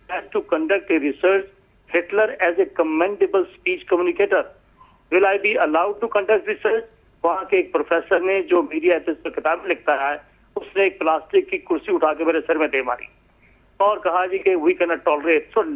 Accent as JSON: {"language": "Urdu", "country": "Pakistan", "said": "میں تصدیق کر دوں میرا تعلق پاکستان سے"}